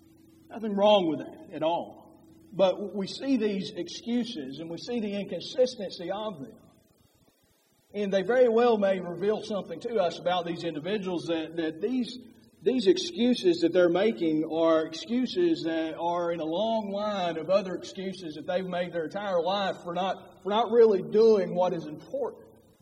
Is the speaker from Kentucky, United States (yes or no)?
yes; Letcher County, Kentucky, United States; I come from Letcher County, so everything in Letcher County is on a mountain.